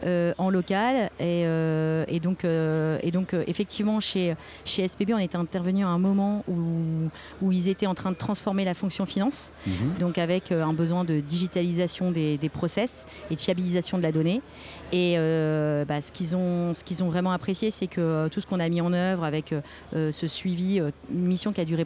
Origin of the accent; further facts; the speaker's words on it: Normandy, France; Alors moi j'ai grandi en Normandie, pas très loin du Havre, et j'ai fait mon école de commerce ici, l'EMN.